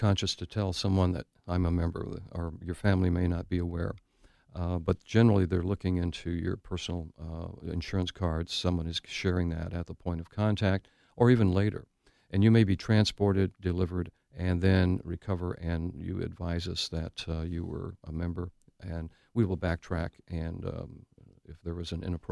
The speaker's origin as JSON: {"language": "English", "town": "Detroit", "region": "Michigan", "country": "United States", "tie": "born or raised there", "also_born_or_lived": "South Dakota", "said": "We grew up in Detroit, went to college in South Dakota, and I was in South Dakota in radio."}